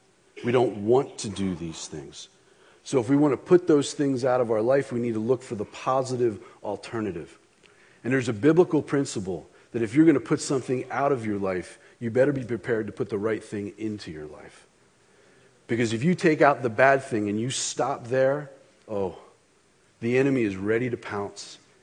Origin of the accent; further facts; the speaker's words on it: Oregon, United States; I'm from Oregon. The air's thinner there.